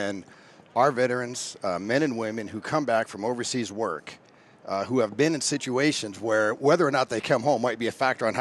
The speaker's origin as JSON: {"language": "English", "town": "Las Vegas", "region": "Nevada", "country": "United States", "tie": "born or raised there", "said": "I resigned my position somewhere around 2012, came back home. I'm a Nevada native. I grew up in Las Vegas."}